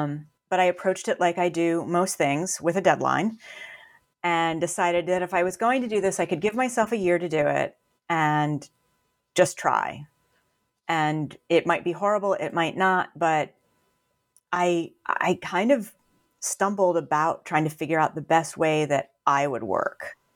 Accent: Florida, United States; So I grew up in South Florida.

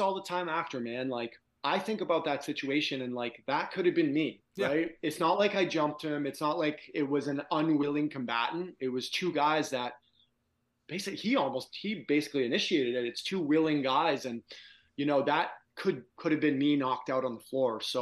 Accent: Toronto, Ontario, Canada; I talked about growing up in Toronto and watching the Battle of Ontario.

